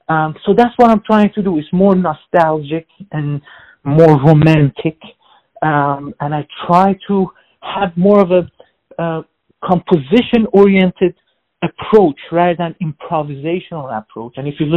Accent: Iran; now in United States; I was born in Iran, so I'm Iranian. But because of the revolution and all the political situation that happened, we had to migrate to the United States

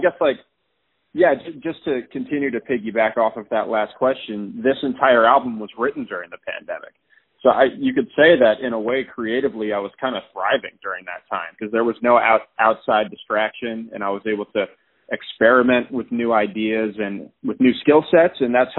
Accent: Severna Park, Maryland, United States; also born or lived in Annapolis, United States; I grew up, like I said, I was born in Annapolis, Maryland, and I grew up throughout my childhood in Severna Park, Maryland, which is like a town that's right alongside a river.

